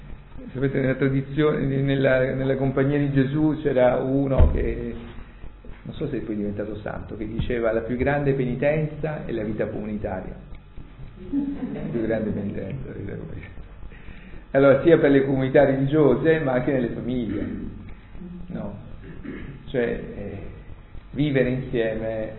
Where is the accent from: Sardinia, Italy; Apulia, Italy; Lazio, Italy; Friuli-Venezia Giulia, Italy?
Apulia, Italy; Grottaglie; nella nostra Puglia, soprattutto, almeno mi ricordo dalle mie parti, a Grottaglia anche, no?